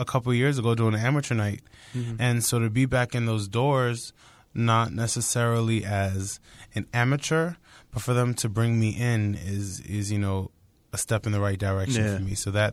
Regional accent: New Rochelle, New York, United States; also born or lived in South Bronx; I spent my early childhood till about maybe like 3 in the South Bronx, Bristol Street. Mm-hmm. And then we moved to Westchester to New Rochelle and spent a lot of my school time and my life there.

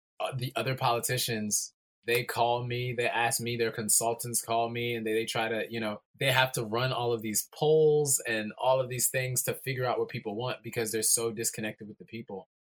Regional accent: New York, United States; really being in tune with real life as a New Yorker, as a person

